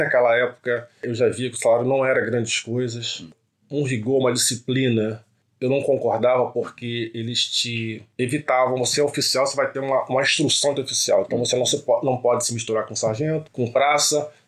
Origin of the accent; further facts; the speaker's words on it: Rio de Janeiro, Brazil; Jacarepaguá. Nascido e criado em Jacarepaguá.